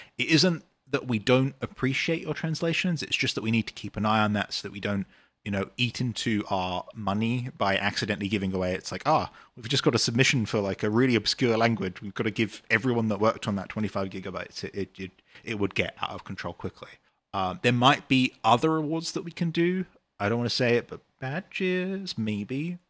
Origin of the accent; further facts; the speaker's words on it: United Kingdom; accent: British; I read changelogs in my British accent to people sometimes if we're in a session.